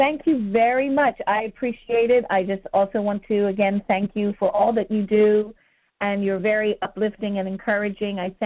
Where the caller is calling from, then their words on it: New Jersey, United States; I'm calling from New Jersey.